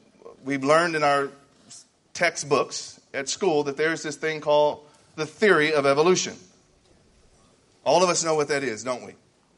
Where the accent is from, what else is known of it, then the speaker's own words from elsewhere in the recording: Dallas, Texas, United States; I'm from Dallas, Texas, and I'm glad to be here in Monarch.